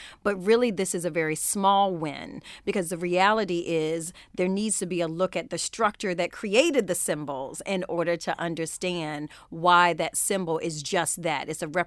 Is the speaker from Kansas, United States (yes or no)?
no; North Carolina, United States; in North Carolina and was surrounded by that image, mm-hmm, often.